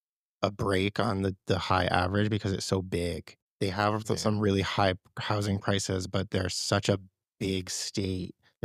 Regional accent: Rhode Island, United States; I'm from Rhode Island originally.

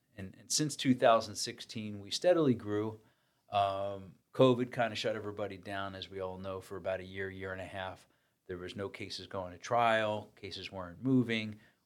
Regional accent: Pennsylvania, United States; You know, both John and I grew up in Bucks County. We both live in Bucks County. We both went to school in Bucks County.

